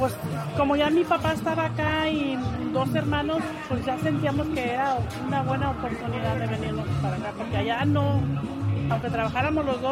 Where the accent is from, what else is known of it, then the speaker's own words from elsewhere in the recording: Guadalajara, Jalisco, Mexico; also born or lived in Huejúcar; Ah, yo también vengo de ahí, pero yo no nací ahí en Guadalajara. A mí me trajeron chiquita de Huejucar, Jalisco, me trajeron ahí a Guadalajara. Ok. Chiquita. Pero básicamente, pues ahí me crié.